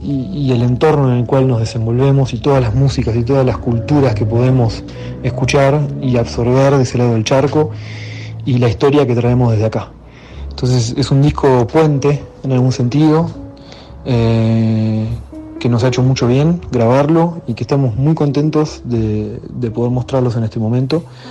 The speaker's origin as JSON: {"language": "Spanish", "town": "La Plata", "region": "Buenos Aires Province", "country": "Argentina", "said": "que lo conocí en La Plata, la ciudad de donde yo vengo"}